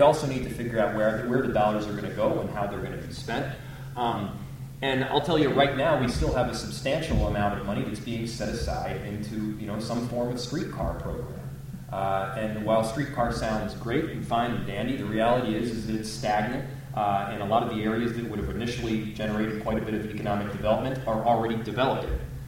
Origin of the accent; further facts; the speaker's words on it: East Coast, United States; I did not grow up here. I grew up on the East Coast, but when you grow up in another city, it also helps you to see what those cities can offer